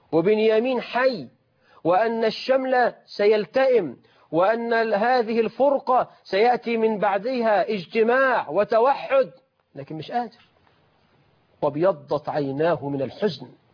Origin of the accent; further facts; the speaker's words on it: Egypt; فإحنا عندنا في مصر